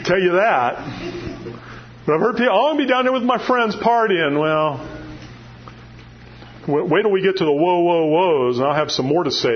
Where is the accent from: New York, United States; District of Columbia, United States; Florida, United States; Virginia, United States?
Florida, United States; You know, I appreciate dryness because I grew up in Florida.